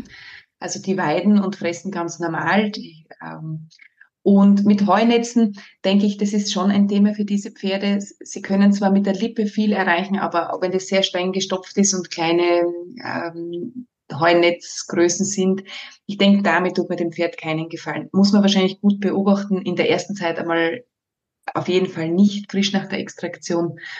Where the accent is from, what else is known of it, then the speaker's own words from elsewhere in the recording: Burgenland, Austria; Ich bin gebürtige Südburgenländerin, komme da ganz aus dem Grenzgebiet von Ungarn.